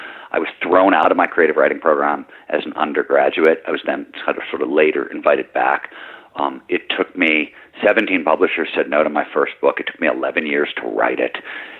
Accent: Midwest, United States; I grew up in the Midwest, and what I saw from my father

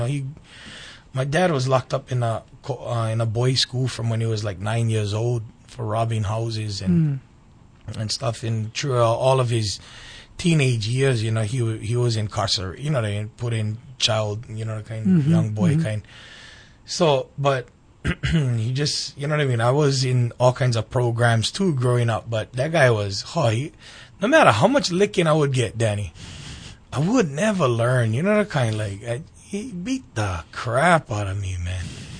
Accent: Waianae, Hawaii, United States; growing up in Waianae, and looking the way I did, you know what I mean, on Haole boy running in Waianae, not too many Haole people was running around in Waianae back in those days

